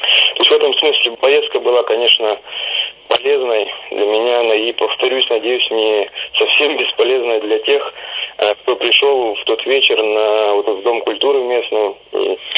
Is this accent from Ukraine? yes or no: no; Siberia, Russia; потому что мы сибиряки, к сожалению, такие, ну, о себе, в частности, говорю, не очень-то подвижные